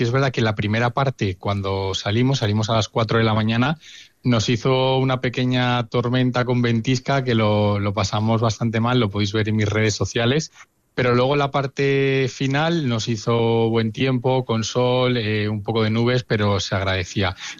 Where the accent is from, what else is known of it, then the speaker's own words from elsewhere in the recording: Madrid, Community of Madrid, Spain; Veníamos de Madrid, yo soy madrileño